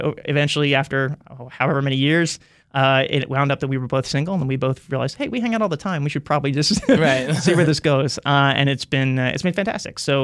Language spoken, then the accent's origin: English; Philadelphia, Pennsylvania, United States; now in Washington, United States; Oh, I grew up in Philadelphia. I've lived in Washington D.C. for 20 years though